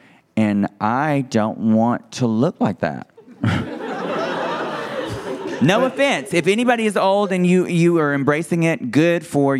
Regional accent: Alabama, United States; it's like I'm from Alabama, girl, the country. I grew up in a town where we didn't even have a red light.

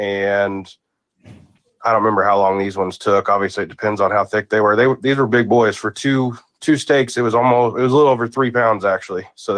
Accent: Missouri, United States; I'm from Missouri, so I throw down on some pork steak.

